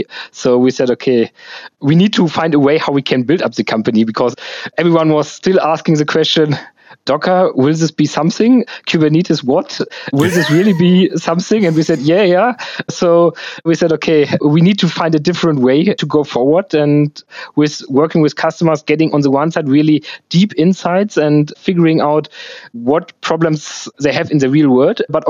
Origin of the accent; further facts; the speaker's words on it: Germany; As I'm from Germany, it's quite